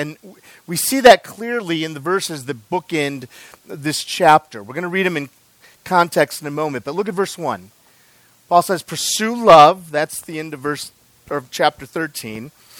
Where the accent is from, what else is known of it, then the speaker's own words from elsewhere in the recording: Minnesota, United States; I am a Minnesotan, and it is 90 degrees outside, and I'm one of those weird Minnesotans who looks forward to winter.